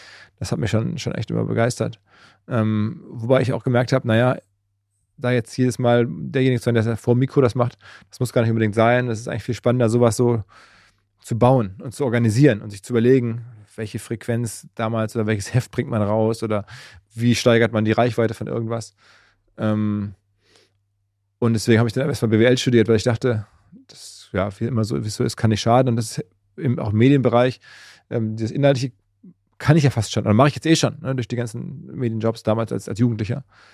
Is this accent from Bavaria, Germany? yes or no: no; Essen, North Rhine-Westphalia, Germany; born there; moved away as an adult; now in Hamburg, Germany; Also ich bin gebürtiger Essener, bin 46 Jahre alt und bin vor ungefähr 20 Jahren hier nach Hamburg gekommen.